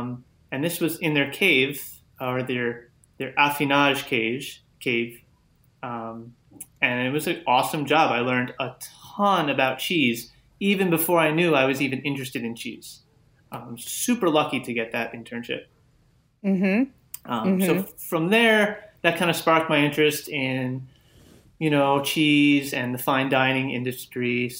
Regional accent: New York, United States; I grew up on Long Island, and I attended culinary school in Manhattan.

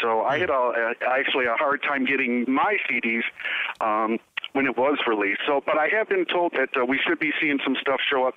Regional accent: Detroit, Michigan, United States; guys that I've wanted to play with since I was growing up in the Detroit scene

